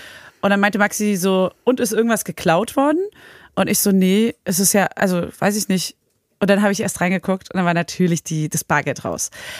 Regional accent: Berlin, Germany; ich als Berlinerin

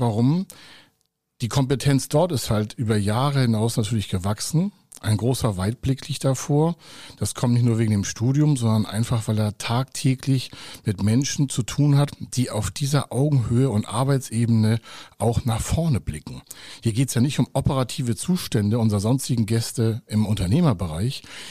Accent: Heide, Schleswig-Holstein, Germany; born there; wir sind in der gleichen Zeit geboren worden in Heide-Holstein in Dithmarschen.

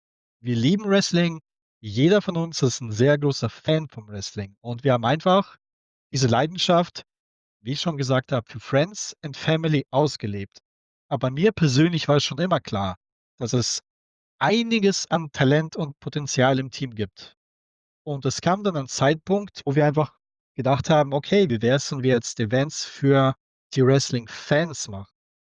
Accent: Ebersdorf, Germany; Ich bin aus Ebersdorf

